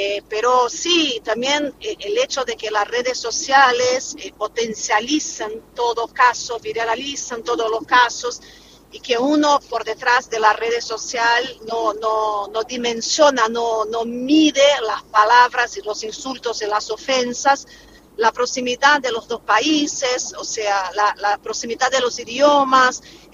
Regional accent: Brazil; Spanish is a second language; now in Argentina; Yo de vuelta soy abogada brasileña, en Argentina es difícil para mí

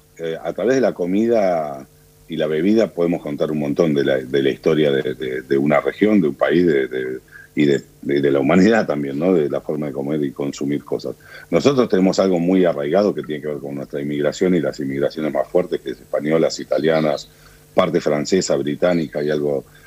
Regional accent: Argentina; somos argentinos

